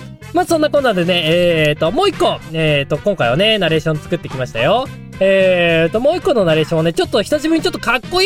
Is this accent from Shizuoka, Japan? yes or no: no; Hokkaido, Japan; 私の地元北海道。